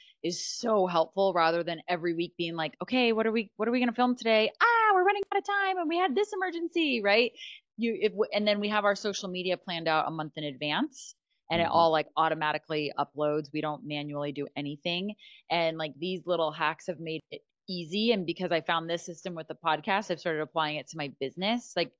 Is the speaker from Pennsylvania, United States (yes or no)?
no; Scottsdale, Arizona, United States; I'm from Arizona. I'm from Scottsdale. And so that's why I have my license there.